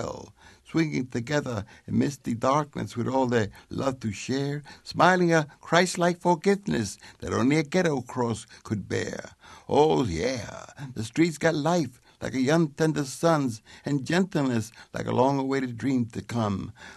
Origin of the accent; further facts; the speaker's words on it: New York, United States; I was putting a chronicle history of what it was like growing up in Barrio, El Barrio, El Barrio.